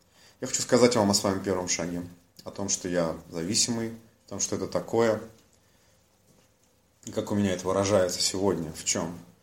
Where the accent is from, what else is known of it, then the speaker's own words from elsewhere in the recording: Almaty, Kazakhstan; я родом из Алматы, я здесь родился, это мой родной город. Я здесь воспитывался, здесь похоронены мои бабушка, дедушка, родственники, здесь живут мой брат со своей семьей